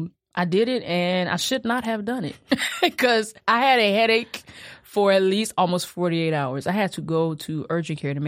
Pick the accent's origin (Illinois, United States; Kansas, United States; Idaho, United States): Illinois, United States; Kankakee; I'm gonna tell you, like, growing up in Kankakee too, and I know a lot of people can attest to this, but once we were outside, we had to stay outside.